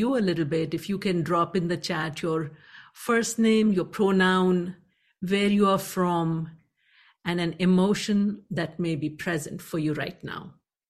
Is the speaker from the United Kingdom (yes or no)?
no; India; I come from India. I come from a family of meditators.